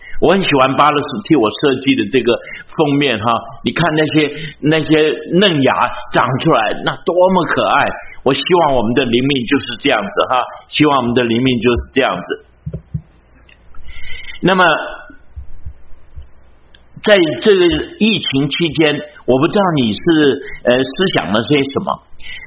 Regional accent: Texas, United States; 特别我是从德州来的哈，德州的人就特别的傲慢哈

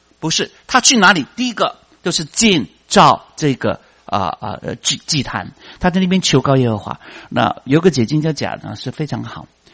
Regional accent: Guangdong, China; 好像我们广东人说楼逢啊，就是应该是我的

